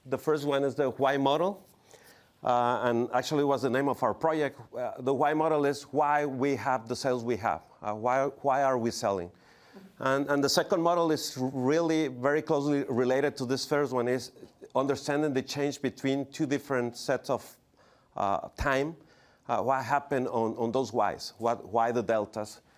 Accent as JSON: {"language": "English", "country": "Mexico", "second_language": "English", "said": "First of all, as Dylan said, we are from Mexico, so I apologize in advance for our Spanglish."}